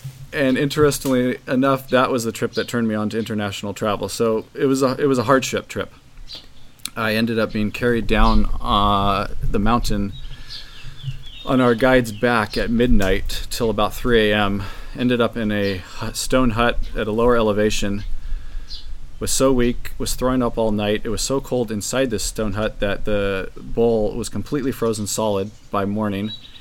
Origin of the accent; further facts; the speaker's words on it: California, United States; the differences compared to what I grew up with in California was to Nepal.